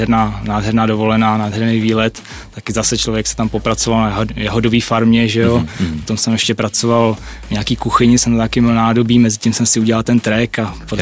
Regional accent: Příbram, Central Bohemian Region, Czechia; změřil jsem si tu trasu s Příbrami, odkud pocházím

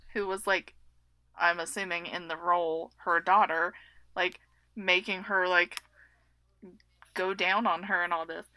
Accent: West Virginia, United States; accent: West Virginia; My West Virginia accent

